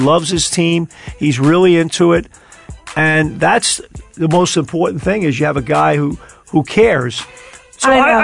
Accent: New York, United States; growing up in New York, and you know how it is.

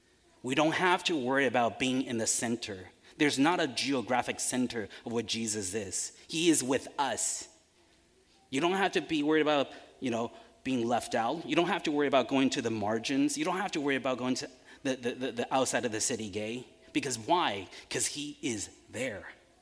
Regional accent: Taiwan; also born or lived in Washington, D.C. / Midwest; now in United States; You know, I grew up in Taiwan, moved to D.C., live in the Midwest for a long time.

